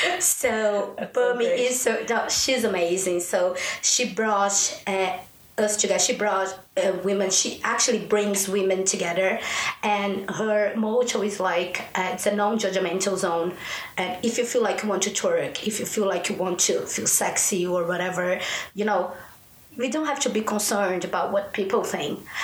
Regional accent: Bauru, São Paulo, Brazil; English is a second language; now in Dublin, Ireland; It was a coincidence. So it was like, oh, I'm from Bauru. I was like, oh, I'm from Bauru too.

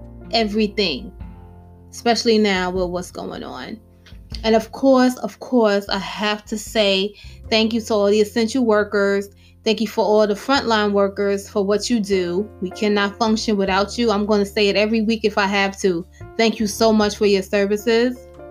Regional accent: New York, United States; accent: New York; hopefully you love my New York accent

